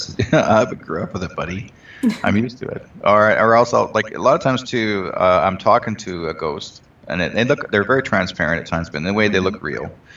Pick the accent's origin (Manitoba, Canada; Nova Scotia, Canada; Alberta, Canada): Manitoba, Canada; I was actually originally from Manitoba in the eastern coast of Canada.